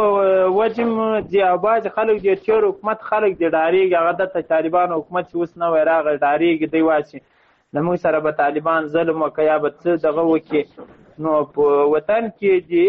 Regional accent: Ghazni, Afghanistan; now in Quetta, Pakistan; زه د غزنی ولایت یم

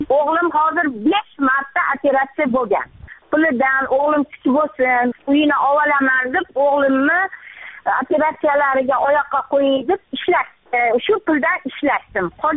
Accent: Tashkent, Uzbekistan; born there; Toshkent shahrida tug'ilganman. Oldin Akmal Ikrom tumanida yashaganman. 11-chi mavzi 61-chi uy 47-chi xonadonda.

